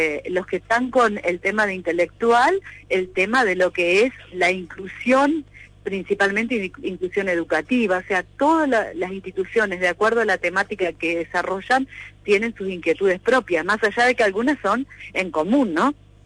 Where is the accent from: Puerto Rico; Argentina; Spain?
Argentina; somos argentinos